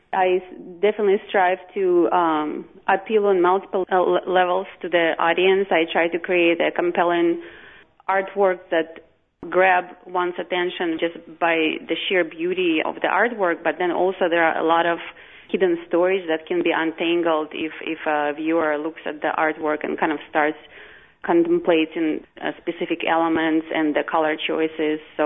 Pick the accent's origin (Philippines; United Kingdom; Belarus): Belarus; Minsk; now in United States; I'm from Minsk, from Belarus, and there I attended a specialized art school.